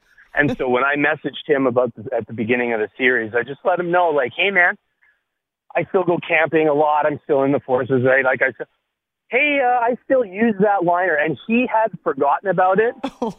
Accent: Vancouver, British Columbia, Canada; I got to watch the Olympics in my hometown of Vancouver, Canada here.

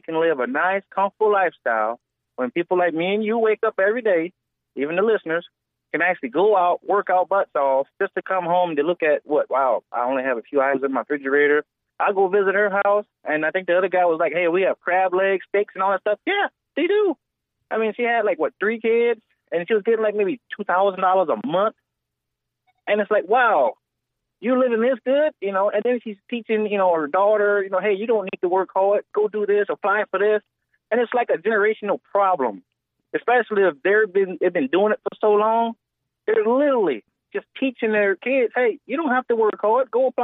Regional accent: New Orleans, Louisiana, United States; You know, I'm from New Orleans, by the way.

